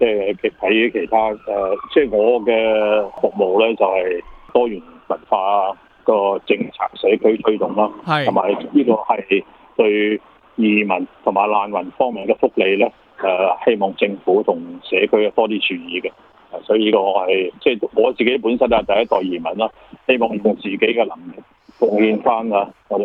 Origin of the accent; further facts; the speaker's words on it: China; now in Australia; 雖然我哋中國人啦，呢個經濟、專業同埋某某嘅行業咧做得好好啊